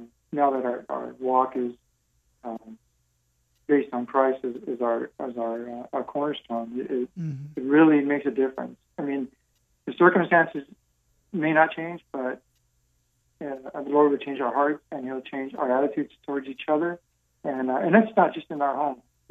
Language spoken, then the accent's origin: English; Los Angeles, California, United States; I was raised in the Valley, in the Valley area. Came from a very large family, very large family.